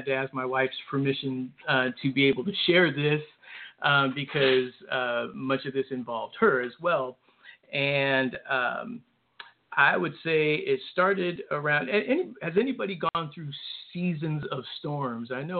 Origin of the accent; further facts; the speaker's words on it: San Francisco, California, United States; And, you know, just growing up in San Francisco, biculturally, had to struggle with identity, believe it or not.